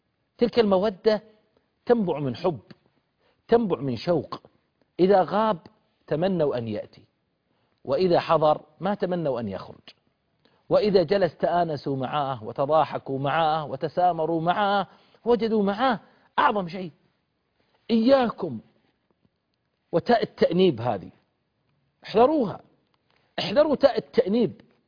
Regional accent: Al-Ahsa, Eastern Province, Saudi Arabia; يقول المثل عندنا بالأحساء ما دام بعيد وسعيد الحمد لله

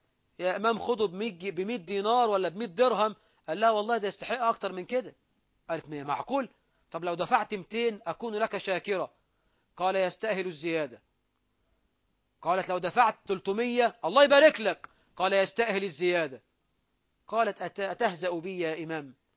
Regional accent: Egypt; مصر هنا أي بلدنا مصر

